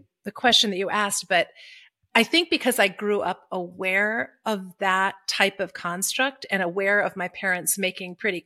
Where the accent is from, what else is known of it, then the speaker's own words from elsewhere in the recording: Minneapolis, Minnesota, United States; also born or lived in Illinois / Wisconsin; Yeah, I was born near Chicago, but spent most of my life between Minneapolis, St. Paul. My dad was a college professor there. And then this farm in the middle of nowhere, western Wisconsin, which was my mom's kind of domain.